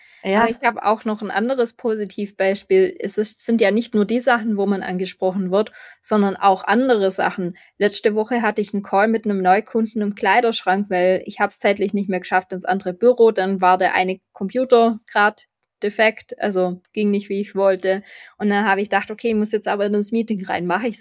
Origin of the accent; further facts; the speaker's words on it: Baden-Württemberg, Germany; accent: Swabian; ich bin Schwäbin, ich rede Schwäbisch